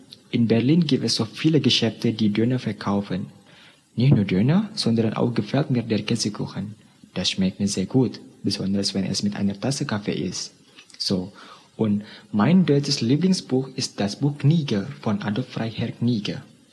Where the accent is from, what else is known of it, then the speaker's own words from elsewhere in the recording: Bandung, West Java, Indonesia; German is a second language; ich komme aus Indonesien. Ich bin im Jahr 1996 geboren und studiere zurzeit Deutsch an der Universitätspolitikern Indonesia. Jetzt arbeite ich Teilzeit als Deutschlehrer in einer Sprachschule in meiner Stadt Bandung.